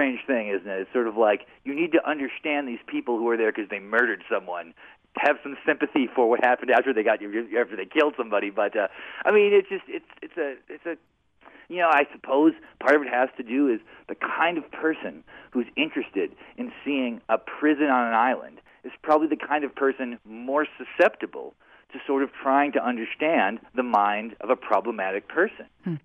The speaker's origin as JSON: {"language": "English", "region": "Midwest", "country": "United States", "tie": "born or raised there", "said": "the first one was about like hair metal and growing up in the Midwest and listening to, you know"}